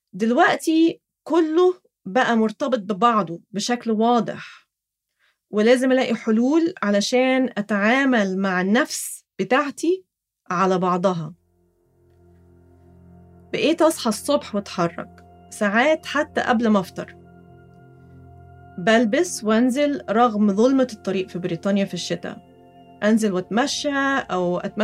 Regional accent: Egypt; وأنا كمصرية أصيلة ما عملتش حساب المستقبل إطلاقاً

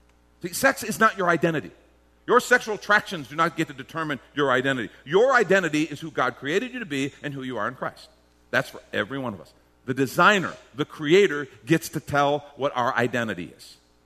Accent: Ireland; I am Irish, so I have a temper, all right?

